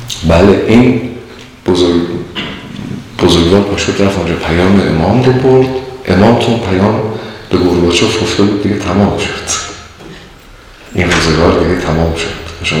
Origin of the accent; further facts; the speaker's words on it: Iran; یه متوجه شدن ما از ایرانیم دیگه